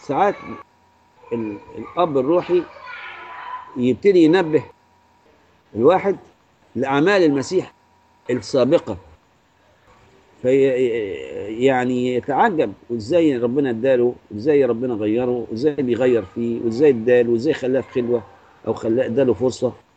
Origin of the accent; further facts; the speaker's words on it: Alexandria, Alexandria Governorate, Egypt; وبعدين ما انساش مرة عندنا في اسكندرية الترام دورين